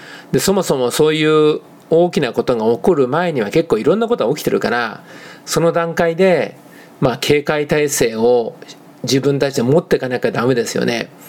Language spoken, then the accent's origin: Japanese; Kanagawa, Japan; 私は神奈川県人ですから知らないですけどね、